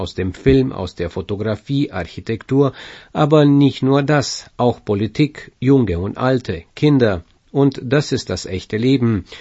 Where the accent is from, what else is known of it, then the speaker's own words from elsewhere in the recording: France; now in Romania; Aber ich komme aus Frankreich, also gibt es hier eine Nuance.